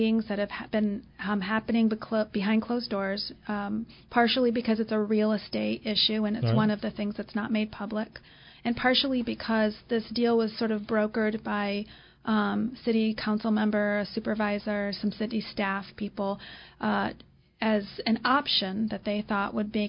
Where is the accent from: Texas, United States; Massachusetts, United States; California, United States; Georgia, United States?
California, United States; I grew up in the Bay Area